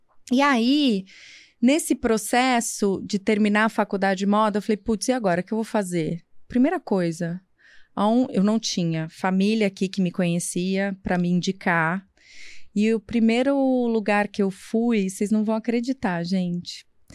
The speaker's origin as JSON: {"language": "Portuguese", "town": "Ribeirão Preto", "region": "São Paulo", "country": "Brazil", "said": "Olha, eu acho que eu sou de Ribeirão, né? Ribeirão Preto."}